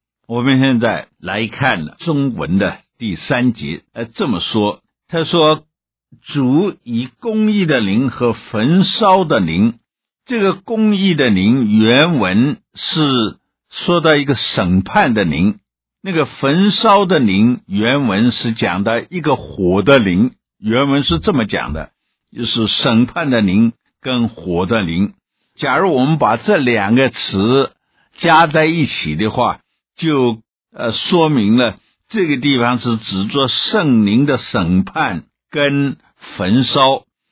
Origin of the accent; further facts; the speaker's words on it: China; 我们中国人喜欢把原因放在结果之前来表达